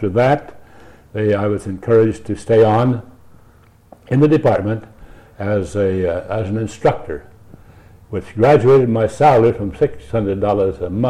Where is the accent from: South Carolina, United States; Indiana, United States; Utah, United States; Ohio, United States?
Utah, United States; Hurricane; We didn't have coal when I was in the at home in my hometown in the Hurricane.